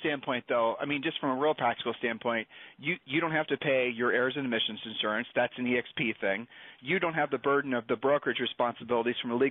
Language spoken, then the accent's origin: English; Ohio, United States; remember, I'm from Ohio, so I'm calling the pot calling kettle black here.